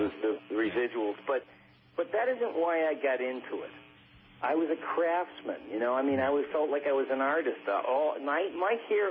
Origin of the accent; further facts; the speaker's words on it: Boston, Massachusetts, United States; also born or lived in Detroit; I was born in Detroit, Michigan, so I never got a chance to develop a Boston accent, but I did grow up in Boston. My brothers had Boston accents.